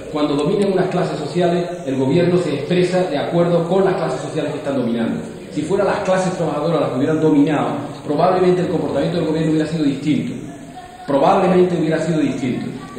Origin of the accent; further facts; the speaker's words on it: Andalusia, Spain; yo soy andaluz y he soportado con mi propio pueblo la explotación de la clase.